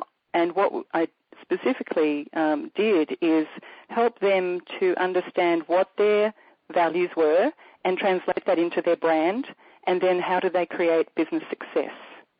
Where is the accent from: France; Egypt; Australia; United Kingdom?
Australia; moved away as an adult; now in United States; as I moved from Australia, I married a coach who I met at the ICF conference in 1999 in Florida, and we got married at the end of 2001. And it was just easier for us to move to the US than Australia